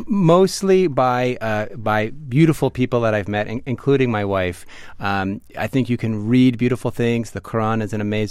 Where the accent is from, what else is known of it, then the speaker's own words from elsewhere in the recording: Cambridge, Massachusetts, United States; I grew up in Cambridge